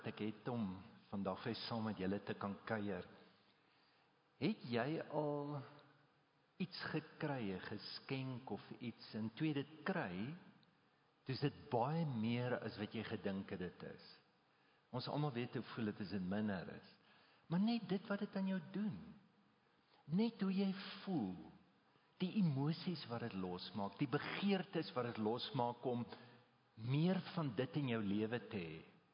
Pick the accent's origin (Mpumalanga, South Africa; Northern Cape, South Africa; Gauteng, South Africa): Mpumalanga, South Africa; Standerton; Ek kom van Standerton af en ons nooit 'n kersboom gehad nie.